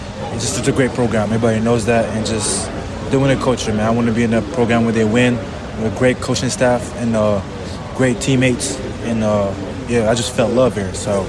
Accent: Montreal, Quebec, Canada; first language French; English is a second language; So I'm from Montreal, so my family speaks French.

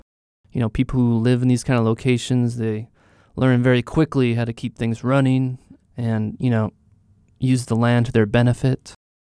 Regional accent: Alaska, United States; Well, I mean, of course I had the edge because I grew up in Alaska.

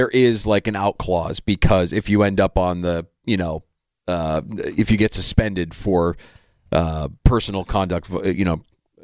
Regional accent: Midwest, United States; No, I can tell you, from growing up in the Midwest, when the Yankees were winning titles, everybody just plugs their nose.

